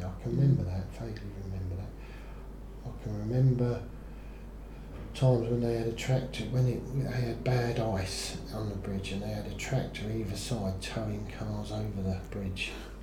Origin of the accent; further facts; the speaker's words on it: Romsey, East of England, United Kingdom; born there; I was born in Romsey, so I know.